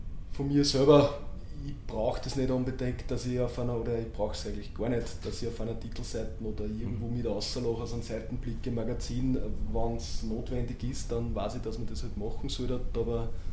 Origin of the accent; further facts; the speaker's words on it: Steyr, Upper Austria, Austria; also born or lived in Styria; Nein, ich bin geborener Steirer, sondern eigentlich nach Niederösterreich mit meinen Eltern gezogen, glaube im Volksschulalter. Und bin aber dann nach der Volksschule wieder in Steyr in die Schule gegangen